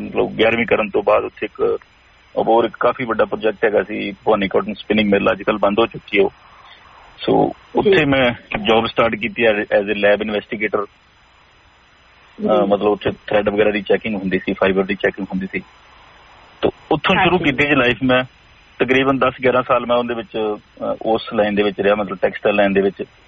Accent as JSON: {"language": "Punjabi", "town": "Alamgarh", "region": "Punjab", "country": "India", "tie": "born or raised there", "also_born_or_lived": "Ganganagar area, Rajasthan", "said": "ਰਾਜਸਥਾਨ ਤੇ ਪੰਜਾਬ ਦੇ ਬਾਰਡਰ ਤੇ ਇੱਕ ਪਿੰਡ ਹੈਗਾ ਛੋਟਾ ਜਿਹਾ ਖੂਈ ਕੁੜਾ ਰਿਕੁੰਦਰਾ ਉੱਥੇ ਮੇਰਾ ਬਰਥ ਹੋਇਆ ਸੀ ਤੇ ਮੇਰੀ ਜਿਹੜੀ ਪੜ੍ਹਾਈ ਹੈ ਪਹਿਲੀ ਤੋਂ ਲੈ ਕੇ ਅੱਠਵੀਂ ਤੱਕ ਉਹ ਅਬੋਹਰ ਦੇ ਨਾਲ ਇੱਕ ਪਿੰਡ ਹੈ ਆਲਮਗੜ੍ਹ ਉੱਥੇ ਮੈਂ ਪੜ੍ਹਿਆ"}